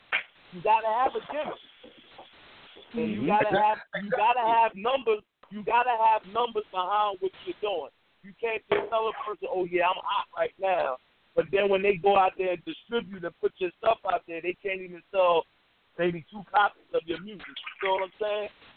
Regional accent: Newark, New Jersey, United States; Like, I'm from Brick City.

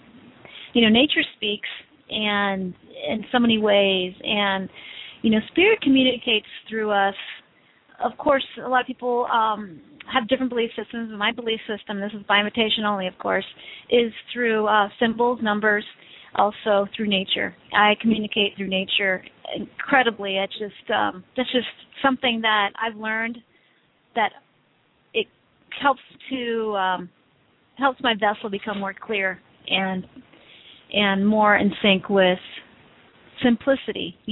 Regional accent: Peru; Well, we're from Peru.

